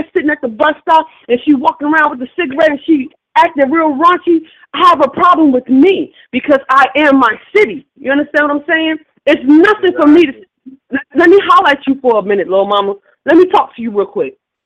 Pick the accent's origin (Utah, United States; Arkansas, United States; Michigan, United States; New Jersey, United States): New Jersey, United States; Newark; That's why they say if you was born and raised in Newark, you can survive anywhere. We just a certain breed of people that was built for anything